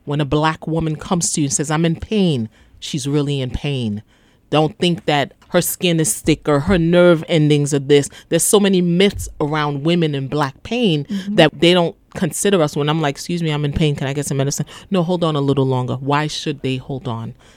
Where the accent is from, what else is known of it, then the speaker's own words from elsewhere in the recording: Brooklyn, New York, United States; Well, I live in a district. I grew up in a district. I grew up in Ditmas Park. I went to PS 139. Middle school was Ditmas.